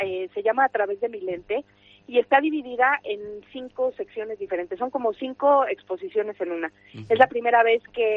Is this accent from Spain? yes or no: no; Mexico; es que soy mitad mexicana y mitad cántabra, ¿eh? Mitad. Mi padre era de aquí. Y mi padre emigró a México y, bueno, se casó allá, hizo su familia allá, su vida allá